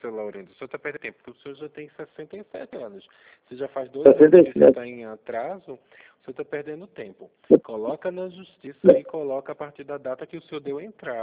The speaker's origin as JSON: {"language": "Portuguese", "region": "Pernambuco", "country": "Brazil", "lives_now": "São Paulo, Brazil", "said": "eu sou pernambucano, tá? Moro em São Paulo, mas sou pernambucano."}